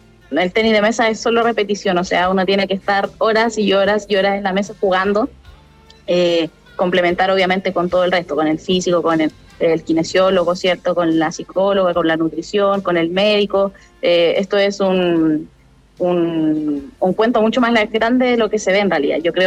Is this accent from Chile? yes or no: yes; Temuco, Araucanía, Chile; now in Santiago, Chile; También obviamente viajo a mi casa, yo soy de Temuco, sí, pues. Entonces yo actualmente estoy acá en Santiago